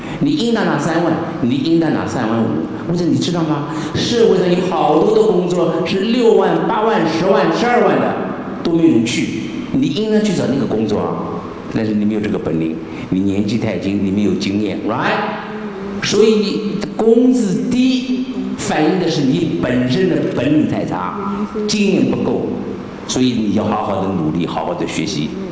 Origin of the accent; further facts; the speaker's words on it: Taiwan; 我在眷村长大